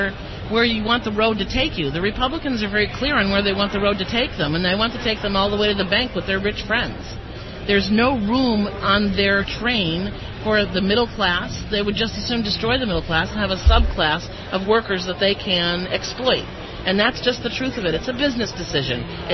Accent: Massachusetts, United States; I'm from Western Massachusetts, and we try to have some regional diversity at our executive level.

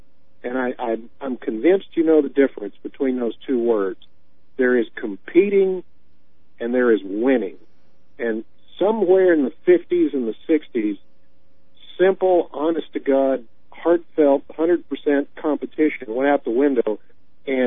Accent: the South, United States; And I am sorry, as a Southerner, I am absolutely just insane about knowing a man's name

